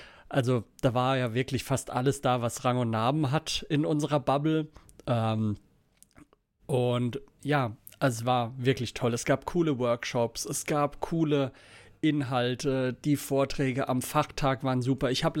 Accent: Mainz, Rhineland-Palatinate, Germany; Ich komme ja aus Mainz, also ist ja eher Südwesten.

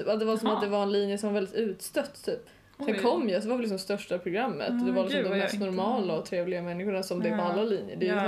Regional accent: Uppsala, Uppsala County, Sweden; Mm, ja, jag kommer ju från Uppsala. Eller jag bodde lite utanför Uppsala, men jag har alltid pluggat i Uppsala. Så jag säger väl att jag är från Uppsala.

